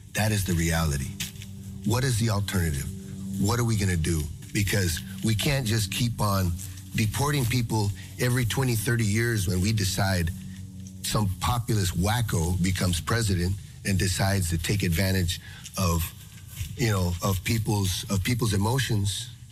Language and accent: English; San Diego, California, United States; That song was written as a reaction of a lot of things that were happening here in San Diego, my hometown, and along the border of the United States.